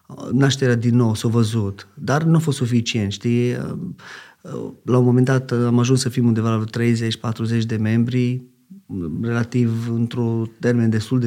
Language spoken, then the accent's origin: Romanian; Oradea, Bihor County, Romania; also born or lived in United States; now in Orșova, Romania; Nu provin din Orșova, eu sunt deloc din Oradea.